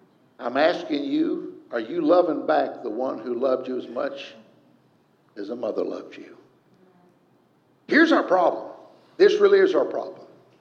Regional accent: United States; I'm glad I was raised in America. I believe in democracy.

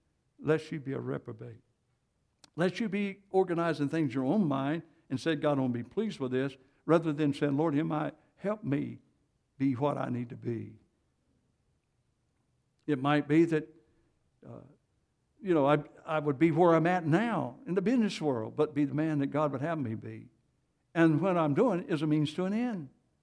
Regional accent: United States; I'm from Johnson County, from the sticks. I've been a farm boy raised up.

